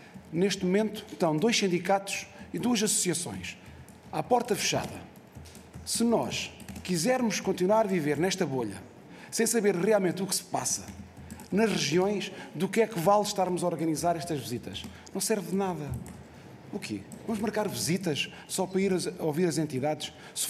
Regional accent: Faro, Portugal; Eu sou algarvio. É a minha região...

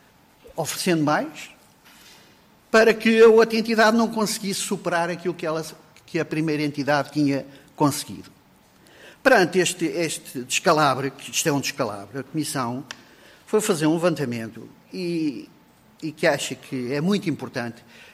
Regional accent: Oeste, Portugal; nós somos do Oeste, estamos a defender o Oeste

